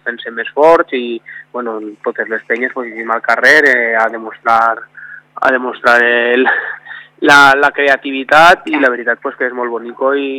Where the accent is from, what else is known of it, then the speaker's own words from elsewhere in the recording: Onda, Valencian Community, Spain; veuran que, bueno, que com som la gent d'Onda, som la acollidora